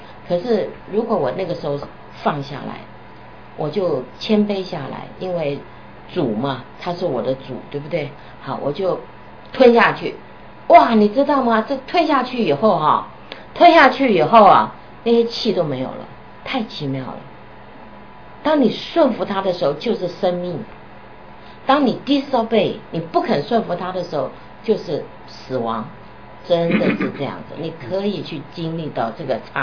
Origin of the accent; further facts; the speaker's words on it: Hunan, China; 因为我是湖南人啊、哦